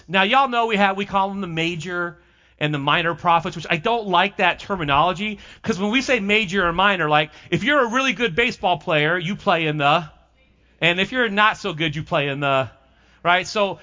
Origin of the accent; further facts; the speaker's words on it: Chicago, Illinois, United States; I grew up in Chicago, and I grew up with the Bears and the Packers